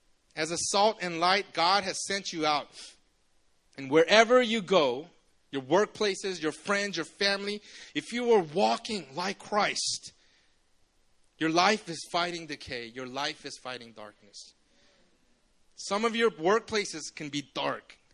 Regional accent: Busan, South Korea; Because I come from Busan, man. There is sand everywhere.

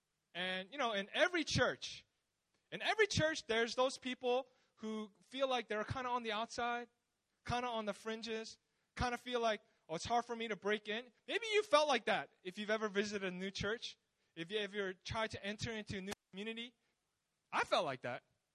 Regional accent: United States; moved away as an adult; I'm a foreigner too. I'm from America, but I've been here for about a little less than a year, almost a year soon.

